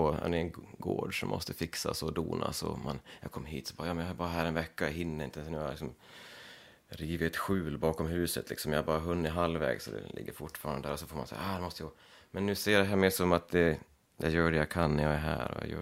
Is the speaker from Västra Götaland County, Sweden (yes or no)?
no; Leksand, Dalarna County, Sweden; Jag är ju från Leksand som är 30 minuter härifrån ungefär. Men jag hamnade i den här kommunen nu istället.